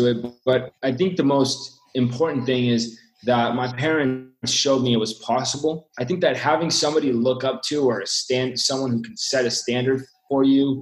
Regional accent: California, United States; I mean, I grew up in California and I went to school at UCSB.

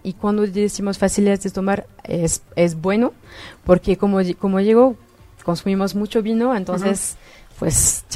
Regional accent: France; Spanish is a second language; yo soy francesa

